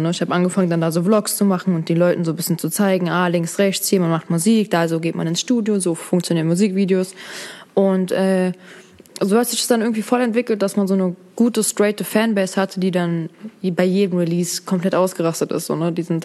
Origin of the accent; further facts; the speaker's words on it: Berlin, Germany; born there; ich bin hier in Berlin geboren